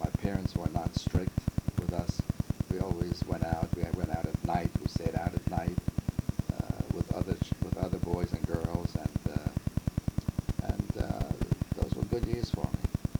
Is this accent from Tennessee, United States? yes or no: no; Brooklyn, New York, United States; I grew up in Bensonhurst, Brooklyn.